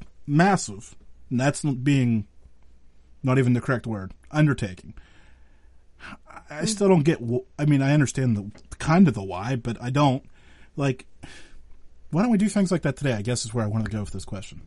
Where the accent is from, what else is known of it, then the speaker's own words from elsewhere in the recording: Pennsylvania, United States; No, so I'm from Western Pennsylvania